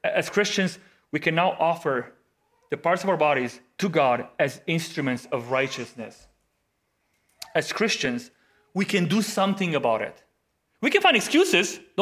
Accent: Romania; English is a second language; moved away as an adult; also born or lived in Netherlands; now in Canada; I've lived in a couple countries in my life, born and raised in Romania, lived in the Netherlands for almost 7 years, moved to Canada, been in Canada for 10 and a half years.

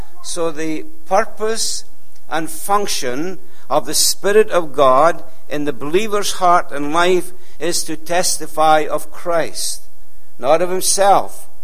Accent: Edinburgh, Scotland, United Kingdom; Now remember, I came from Edinburgh. I knew the city.

